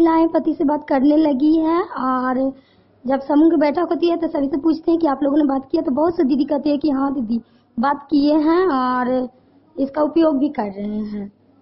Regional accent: Teliabigha, Bihar, India; और मैं एकंगरसराय प्रखंड से हूँ और ग्राम तेलियाबीघा उप पंचायत की हूँ।

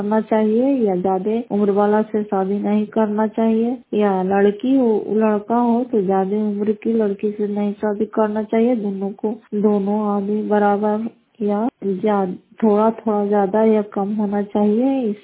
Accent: Fatehpur, Bihar, India; घर फतेहपुर, पंचायत मकौटा, जिला नालंदा, करापुर कपासरा प्रखंड की निवासी हूँ।

